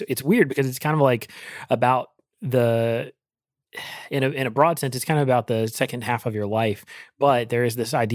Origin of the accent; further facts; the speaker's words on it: North Carolina, United States; I grew up in Eastern North Carolina, football. God love it.